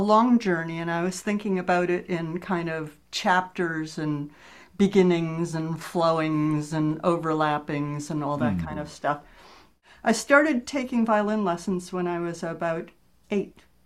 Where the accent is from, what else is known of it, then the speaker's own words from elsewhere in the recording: New Jersey, United States; I grew up in New Jersey. What did I know about fiddle playing?